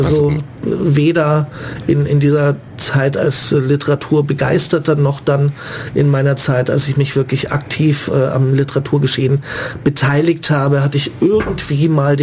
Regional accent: Munich, Bavaria, Germany; München ist meine Stadt. Ich habe mich nie aus München wirklich wegbewegt. Ich war ein paar Jahre als Kind im Internat, aber hatte auch nie den Drang, aus München wegzuziehen

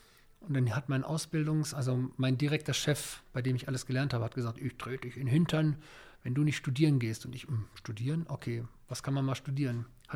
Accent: Northern Germany, Germany; Ach, das war bei uns in Norddeutschland

